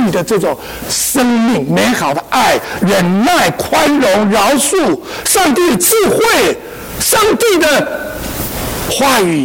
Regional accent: China; 我们中国人说人活着是靠一口怎么样气

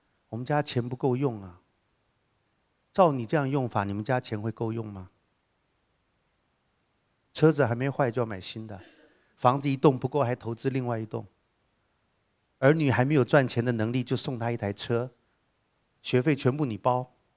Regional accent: Taiwan; 在台湾，我台湾长大

